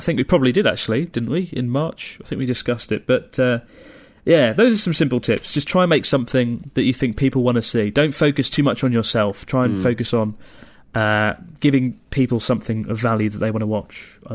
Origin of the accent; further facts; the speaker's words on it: Montreal, Quebec, Canada; I'm 21 years old, and I'm from Montreal, Canada.